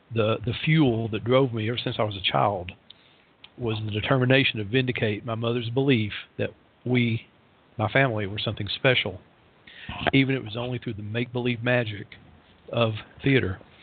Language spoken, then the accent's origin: English; Tennessee, United States; Now, bear in mind that I come from the part of the country that outlawed evolution. I come from East Tennessee.